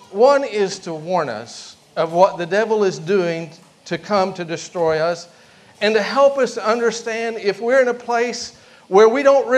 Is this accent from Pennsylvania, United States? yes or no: no; Sapulpa, Oklahoma, United States; from Sepulpa.